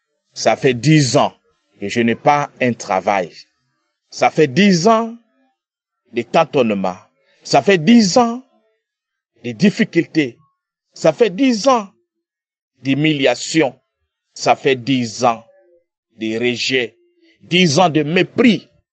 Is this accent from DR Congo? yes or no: yes; Kinshasa, DR Congo; Je suis un frère congolais vivant à Kinshasa. Et en même temps, je suis un serviteur de Dieu.